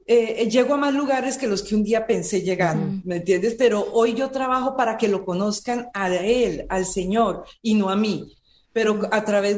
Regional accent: Colombia; moved away as an adult; now in United States; Yo salí de Colombia dejando mi profesión y llego a Estados Unidos

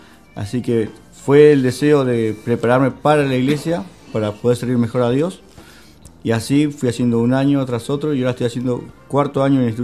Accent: Quilmes, Buenos Aires Province, Argentina; Yo vengo de Buenos Aires, Quilmes.

